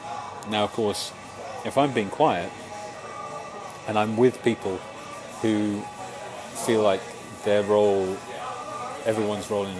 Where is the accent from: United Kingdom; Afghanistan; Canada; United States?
United Kingdom; England; whether it's about me as an Englishman, a British person.